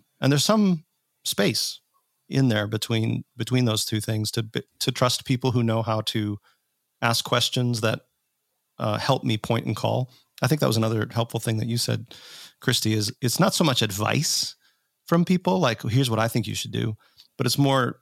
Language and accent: English; Minnesota, United States; now in Indiana, United States; when I grew up in Minnesota